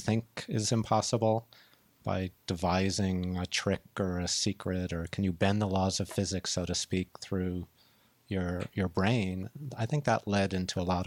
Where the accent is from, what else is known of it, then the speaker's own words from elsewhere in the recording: Sharon, Massachusetts, United States; I grew up in Sharon, Massachusetts.